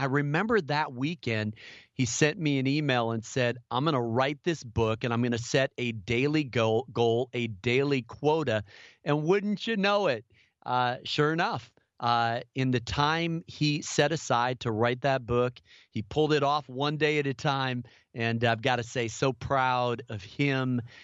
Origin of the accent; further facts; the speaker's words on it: Midwest, United States; also born or lived in Minneapolis, Minnesota; I was born in Minneapolis and then grew up in the Midwest.